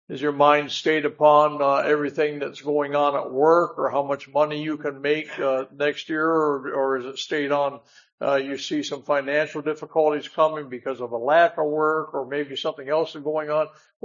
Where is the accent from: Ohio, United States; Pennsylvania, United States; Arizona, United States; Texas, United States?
Ohio, United States; And I grew up in Ohio and Ohio State. I'm an Ohio State fan.